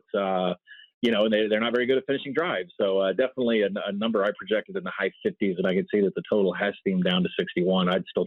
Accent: United States; you're talking to a guy that literally was born and raised on the Mason-Dixon line on the Arkansas-Missouri border.

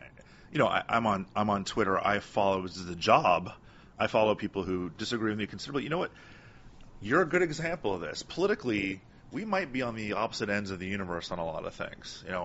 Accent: Miami, Florida, United States; And I grew up in Miami. A lot of listeners know that.

